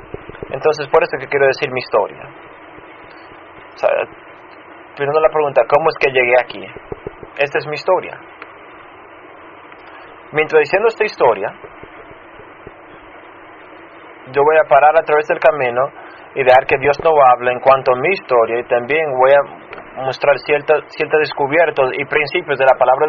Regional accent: Chicago, Illinois, United States; Yo nací y me crié en Chicago, en la ciudad de Chicago. Yo me crié en una casa rompida, quebrantada.

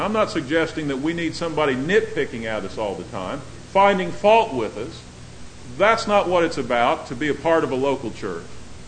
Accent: Denver, Colorado, United States; moved away; I come from Denver. And I guess it's natural if you live in a town and you grow up with a certain team, you kind of root for them even long after you've left that city.

